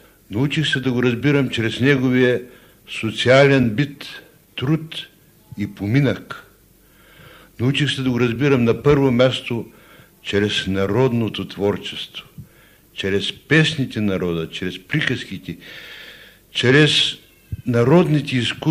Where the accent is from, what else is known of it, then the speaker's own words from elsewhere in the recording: Kazanlak, Stara Zagora Province, Bulgaria; Роден съм и съм отраснал в Казанлък.